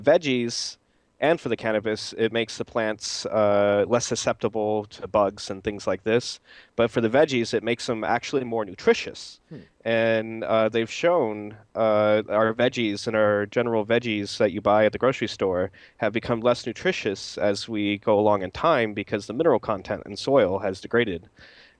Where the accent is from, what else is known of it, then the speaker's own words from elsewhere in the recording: United States; moved away as an adult; now in Germany; It's something I'm American. I think you can hear that. and I grew up in America and just graduated in 2008.